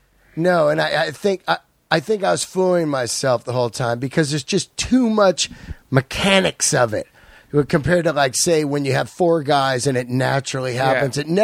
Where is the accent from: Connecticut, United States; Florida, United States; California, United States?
California, United States; Yosemite; I was born in Yosemite and lived there the first part of my life.